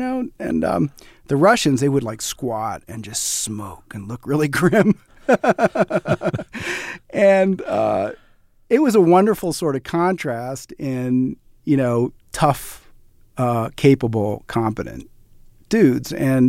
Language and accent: English; Brooklyn, New York, United States; So I grew up in Brooklyn Heights, which is, you know, it's a genteel neighborhood above the piers, right across from the financial district in Brooklyn.